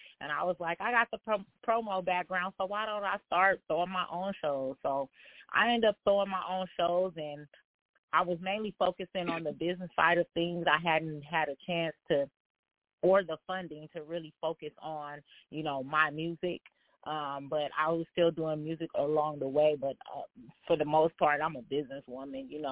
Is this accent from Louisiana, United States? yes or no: no; Long Beach, California, United States; now in Inland Empire, United States; I'm originally from the South Central area. I was born